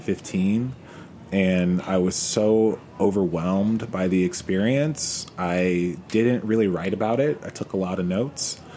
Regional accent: Georgia, United States; So I am from Georgia, and I went to the Republic of Georgia for the second time.

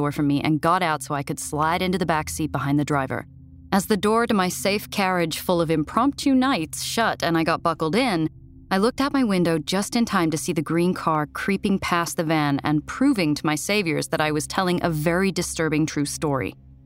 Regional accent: New York, United States; I'd never lived anywhere except my home state of New York

